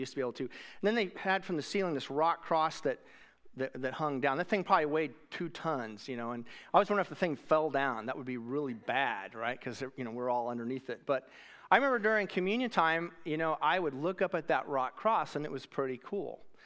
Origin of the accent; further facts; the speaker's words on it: Wichita, Kansas, United States; So I have some very special memories of the church that I grew up in Wichita, Kansas, Countryside Christian Church.